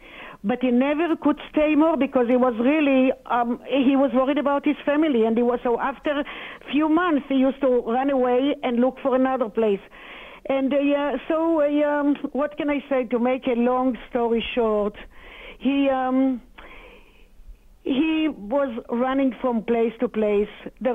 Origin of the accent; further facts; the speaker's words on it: Jerusalem, Jerusalem District, Israel; I am eighth generation from Jerusalem, from Jerusalem. Coming from a family of rabbis and musicians. My father actually was a teacher of cantors in Israel